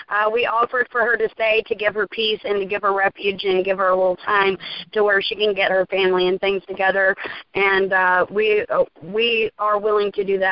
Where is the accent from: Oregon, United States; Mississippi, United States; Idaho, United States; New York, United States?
Mississippi, United States; I'm from Mississippi. I'm a Mississippi National, and I am not afraid of them.